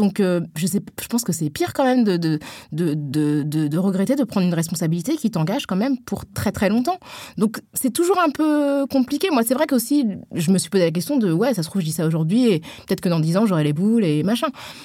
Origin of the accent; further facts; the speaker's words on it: Senegal; Mais là-bas, les gens me connaissaient pas et ils avaient bien capté donc j'étais originaire du Sénégal et tout.